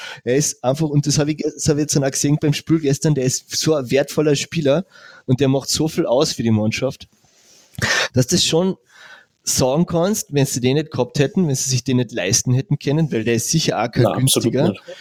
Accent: Carinthia, Austria; dass ich als Kärntner einfach da näher dabei bin

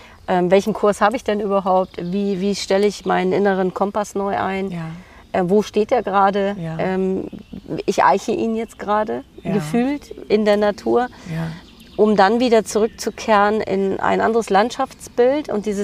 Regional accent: Northern Germany, Germany; born there; als gebürtige Norddeutsche, die ja schon viele, viele Jahre in Süddeutschland lebt

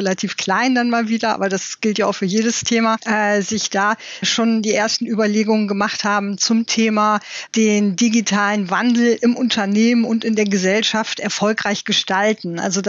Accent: Northern Germany, Germany; Ja, und ich komme ja eigentlich aus Norddeutschland und lebe jetzt ja im Rheinland, also der schönsten närrischen Region Deutschlands.

